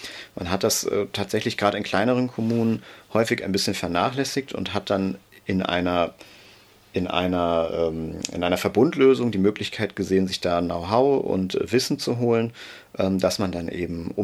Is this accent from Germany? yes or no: yes; Siegburg, North Rhine-Westphalia, Germany; Ich bin jetzt in Lohmar, an einem interkommunalen Archivverbund Archivar. Und Lohmar ist direkt, ja, die Nachbarstadt, meine Heimatstadt Siegburg.